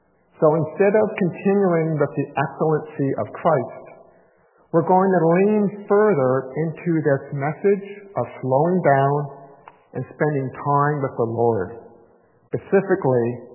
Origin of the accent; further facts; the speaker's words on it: Victoria, British Columbia, Canada; So I was born and raised in Victoria, British Columbia. My older sister Darla and I, we grew up as trailer park kids. Until I was 7 years old, we lived in a trailer park